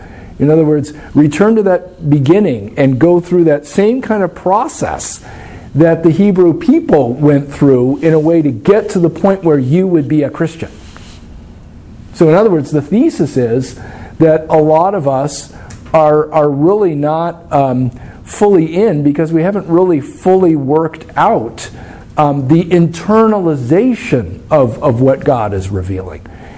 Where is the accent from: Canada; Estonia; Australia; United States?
United States; New York City, New York; when I was growing up in New York City, I grew up in a tenement, and there were all these Catholic, all these Irish guys who were, you know, church-going Catholics